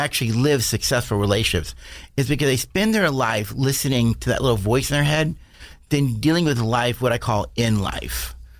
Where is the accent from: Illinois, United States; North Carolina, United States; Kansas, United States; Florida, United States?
Florida, United States; Miami; So like when I was born in Miami, 1961, I was living with my dad and my stepmom.